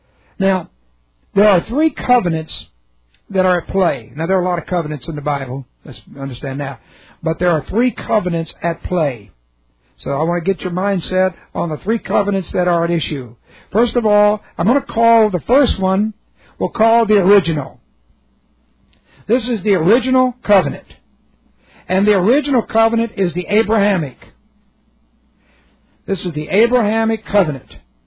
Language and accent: English; Texas, United States; born there; We love America, and I'm very appreciative that I was born here in America, especially in Texas.